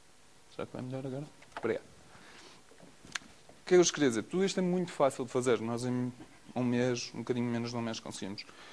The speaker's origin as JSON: {"language": "Portuguese", "town": "Porto", "region": "Norte", "country": "Portugal", "accent": "Porto", "said": "Nós somos uma startup do Porto, como se deve notar pelo meu sotaque."}